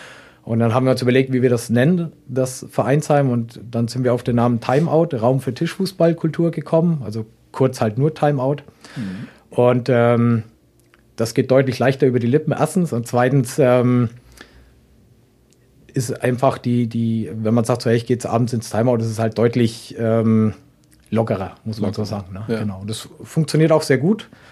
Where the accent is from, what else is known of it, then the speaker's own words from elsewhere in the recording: Bamberg, Bavaria, Germany; now in Braunschweig, Germany; Manchmal hört man das noch, wenn ich nach Bamberg zurückgehe, dann sagen sie, ich hätte meinen Dialekt verloren.